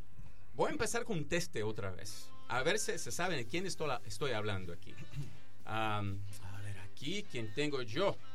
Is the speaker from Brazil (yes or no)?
yes; Brazil; Spanish is a second language; Me acuerdo cuando niño en Brasil